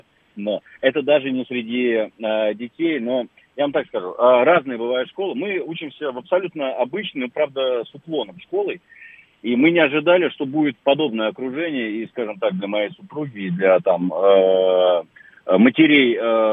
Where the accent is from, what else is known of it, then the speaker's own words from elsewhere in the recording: Moscow, Russia; Я из Москвы, да?